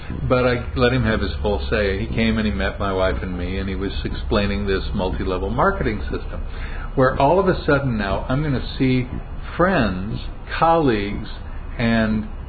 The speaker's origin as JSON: {"language": "English", "country": "United States", "said": "And as an American, I still hear the word scheme, meaning a trick"}